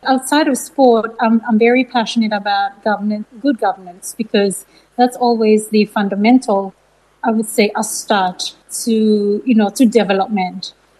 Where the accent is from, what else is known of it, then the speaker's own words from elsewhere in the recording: Solomon Islands; Well, sport sort of came as I was a very young child. My mom, she's from Bellona, and Bellona is a Polynesian island here in the Solomon Islands, and they love their sport. And I grew up with the first sport of playing netball